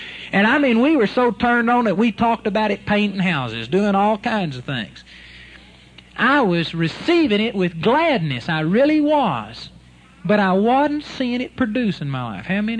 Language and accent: English; Arlington, Texas, United States; my mother, in my mother's yard where I grew up in Arlington, Texas, we got pecan trees.